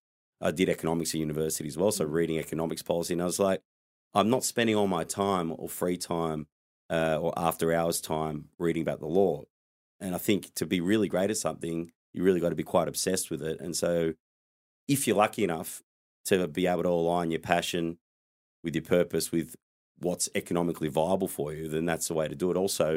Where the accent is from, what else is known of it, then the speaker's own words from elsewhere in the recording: Wollongong, New South Wales, Australia; So that's seat of Cunningham, Wollongong, my hometown, where I was born, raised, and lived for a very long time.